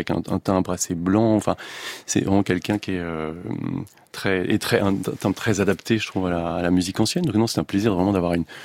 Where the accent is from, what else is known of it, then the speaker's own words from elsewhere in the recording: Normandy, France; Et en tant que Normand